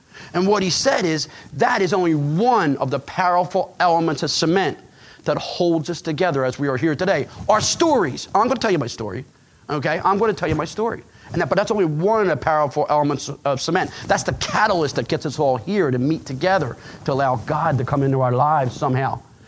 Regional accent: Philadelphia, Pennsylvania, United States; You know, I come from Philadelphia. Okay, I come from I told you where I come from. I come from a Catholic family.

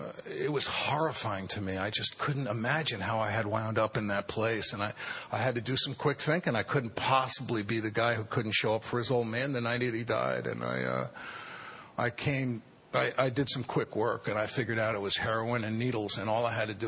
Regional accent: New York City, New York, United States; And I didn't want to be an alcoholic growing up in the Bronx.

